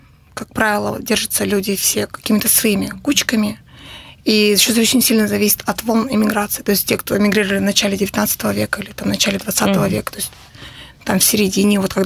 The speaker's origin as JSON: {"language": "Russian", "town": "Perm", "region": "Perm Krai", "country": "Russia", "said": "Я пермячка, у меня муж тоже пермяк."}